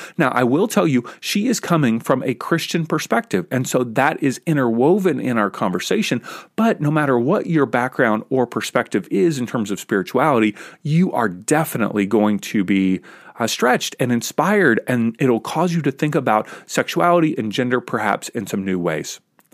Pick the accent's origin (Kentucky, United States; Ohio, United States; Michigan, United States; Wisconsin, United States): Kentucky, United States; I grew up in Kentucky.